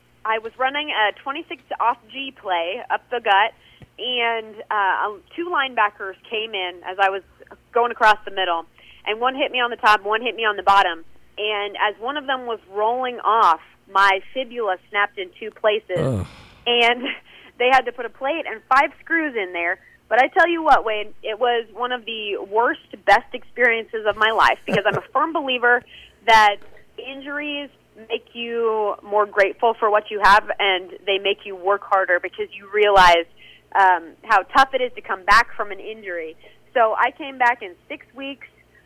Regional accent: Australia; if I say I'm from Australia or I spent time in Australia

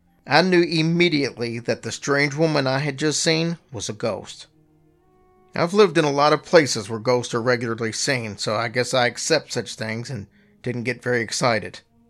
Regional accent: Tyler, Texas, United States; now in Tombstone, United States; I'm originally from Tyler, Texas, and I've been working at Big Nose Kate's Saloon in Tombstone, Arizona for 7 months as a waitress.

